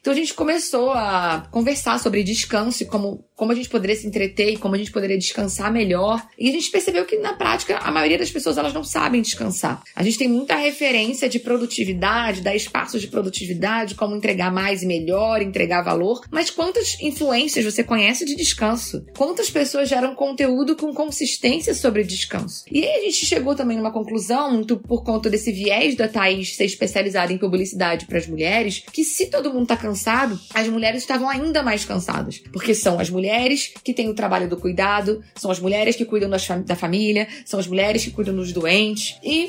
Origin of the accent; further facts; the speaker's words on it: Rio de Janeiro, Brazil; accent: carioca; now in São Paulo, Brazil; Eu sou carioca, né? Vocês vão perceber o meu sotaque no meio do caminho. Espero eu que ainda esteja com sotaque.